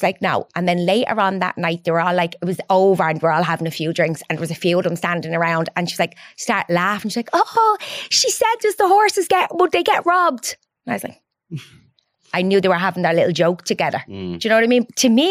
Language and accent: English; Crumlin, Leinster, Ireland; It wasn't easy growing up in Crumlin.